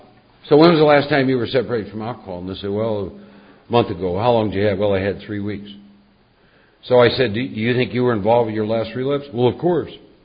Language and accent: English; Iowa, United States; I was born and raised back in the Midwest. Back in Iowa, I was one of four boys.